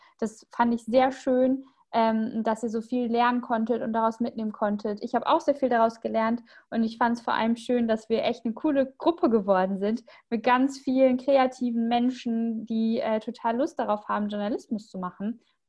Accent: Recklinghausen, North Rhine-Westphalia, Germany; also born or lived in Marl; Nee, ich komme auch aus dem Ruhrgebiet. Ich wohne in Recklinghausen und hier bin ich auch aufgewachsen. Geboren wurde ich in Mahl und ich bezeichne mich auch gerne als Kind des Ruhrgebiets.

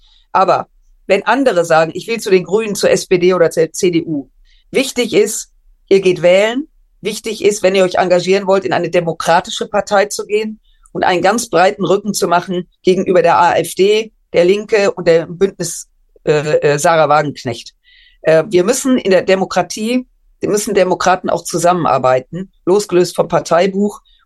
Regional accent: Düsseldorf, North Rhine-Westphalia, Germany; Ich komme ja aus Düsseldorf. Hier ist auch mein Wahlkreis.

